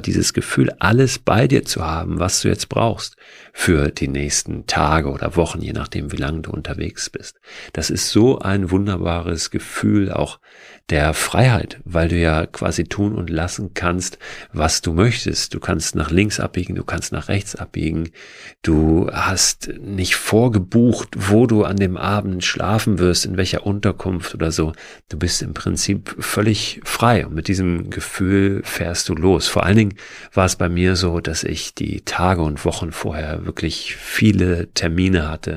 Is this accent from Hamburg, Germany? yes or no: yes; Hamburg, Germany; Ich komme ja aus dem Norden, hier gibt's keine Berge. Ja, der höchste Berg Hamburgs, der ist 116 Meter hoch.